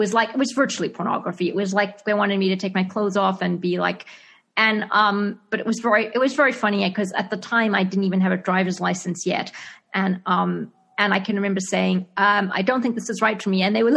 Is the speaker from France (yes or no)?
no; Zimbabwe; accent: Zimbabwean; also born or lived in Australia; I was living in Australia at the time, and a guy came up to me and he made fun of my Zimbabwean accent.